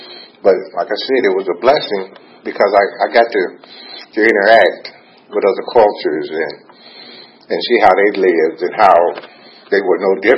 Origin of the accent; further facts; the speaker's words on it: Gary, Indiana, United States; I lived growing up in Gary. The streets were tough.